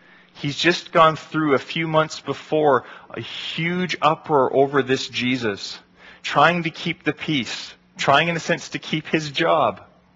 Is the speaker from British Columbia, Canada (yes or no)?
no; Elmira, Ontario, Canada; growing up in Elmira, hockey is, a dominant religion.